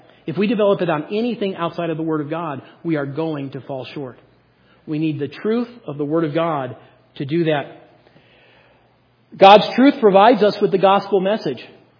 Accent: Gunnison, Colorado, United States; When I was When I was growing up in Gunnison

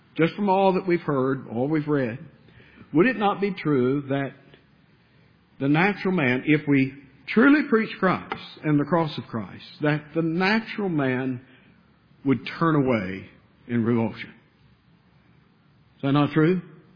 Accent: Bible Belt, United States; I realize you and I, we grew up here in the Bible Belt and we've heard these things all our life

